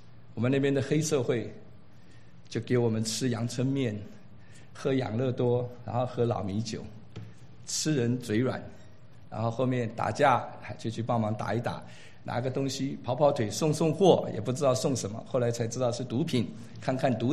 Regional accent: Taiwan; born there; 我1962年在台湾出生，我的爸爸是空军，我的母亲他们两个都是四川人。14岁，我爸爸就被国民党拉着从军，然后1949年撤退到台湾。

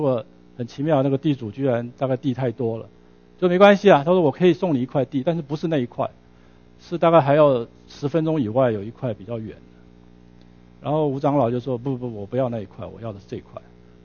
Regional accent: Taiwan; 你是台湾来的？我说我是台湾来的。

